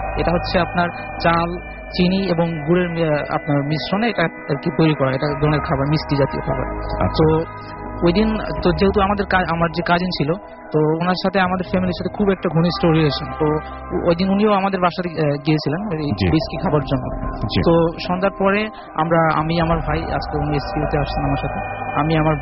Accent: Dhaka, Dhaka Division, Bangladesh; আমি এসেছি লালবাগ থেকে।

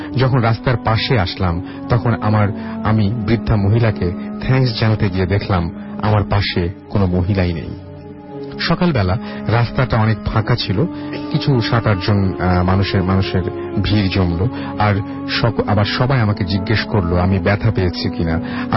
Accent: Chittagong, Chittagong Division, Bangladesh; আমার জন্ম চিটাগাংয়ে এবং 2009 সেখানেই এসএসসি কমপ্লিট করেছি আমি, এবং আমরা কতদিন আমরা কোনোদিন আমাদের ভিলেজ অর্থাৎ বরিশালে যাইনি।

